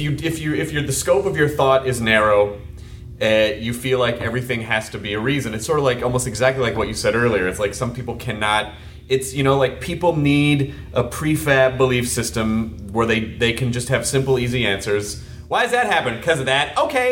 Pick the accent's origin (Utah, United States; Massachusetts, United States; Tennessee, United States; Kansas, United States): Tennessee, United States; when you get really into the Bible Belt, where I'm from the South, you know, so yeah. I grew up in the Bible Belt.